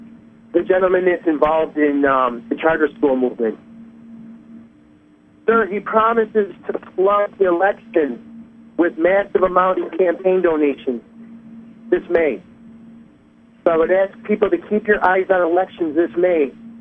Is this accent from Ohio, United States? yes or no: no; Buffalo, New York, United States; I'm from Buffalo, not Boston.